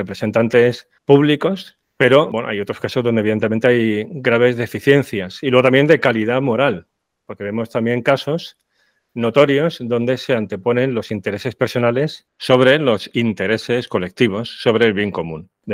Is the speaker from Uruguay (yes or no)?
no; Spain; de ahí los que somos españoles tenemos un amplio conocimiento de ello